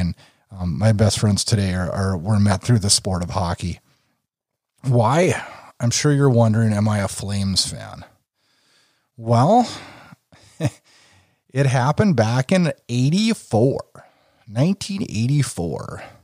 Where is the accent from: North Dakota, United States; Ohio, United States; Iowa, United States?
North Dakota, United States; I'm from North Dakota. Yep, we're right on the Canadian border.